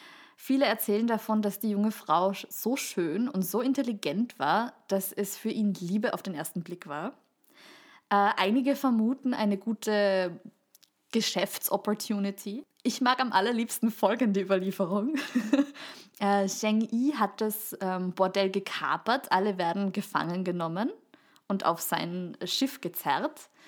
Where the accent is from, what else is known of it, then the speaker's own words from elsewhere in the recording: Salzkammergut, Austria; Bei uns in Salzkammer gut werden.